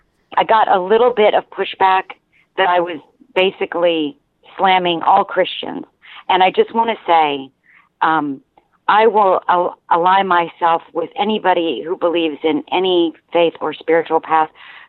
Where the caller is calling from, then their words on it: Texas, United States; Hey, Michael. … in Texas.